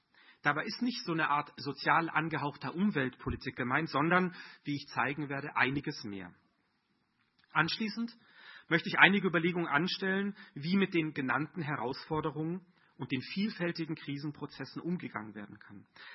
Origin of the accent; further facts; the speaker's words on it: Mainau, Baden-Württemberg, Germany; ich komme vom Bodensee, bin in der mittelständischen Gastronomie aufgewachsen auf der Insel Mainau